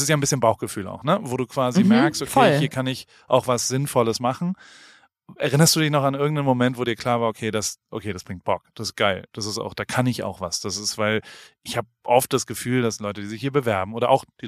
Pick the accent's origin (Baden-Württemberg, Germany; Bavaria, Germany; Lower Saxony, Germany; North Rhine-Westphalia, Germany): Baden-Württemberg, Germany; Heidelberg; ich bin in Heidelberg aufgewachsen